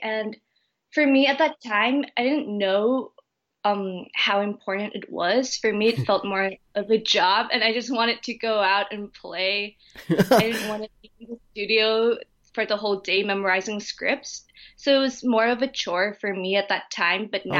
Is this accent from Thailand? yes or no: yes; Thailand; I was born and raised in Thailand my whole entire life.